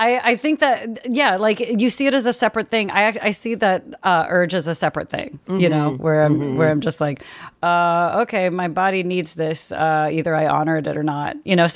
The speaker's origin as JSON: {"language": "English", "region": "California", "country": "United States", "tie": "born or raised there", "said": "I grew up in the Bay Area with lots of my relatives from my Taiwanese side of the family, my mom's side, my grandparents, aunts, uncles, their kids."}